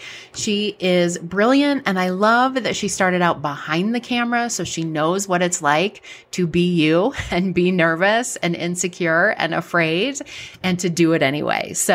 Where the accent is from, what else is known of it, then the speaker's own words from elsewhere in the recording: Colorado, United States; I'm from Colorado where we don't say anything in a pretty way.